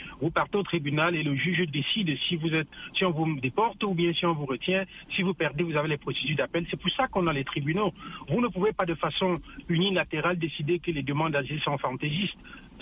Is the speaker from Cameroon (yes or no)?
yes; Cameroon; now in United States; je resterai dans mon pays d'origine qui est le Cameroun et je n'aurai jamais eu la chance d'arriver aux États-Unis